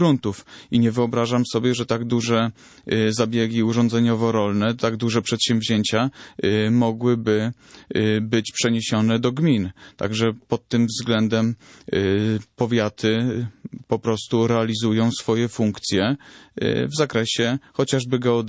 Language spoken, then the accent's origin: Polish; Subcarpathian Voivodeship, Poland; Dla nas oczywiście, bo pochodzimy z Podkarpacia, jest to ziemia droższa od innych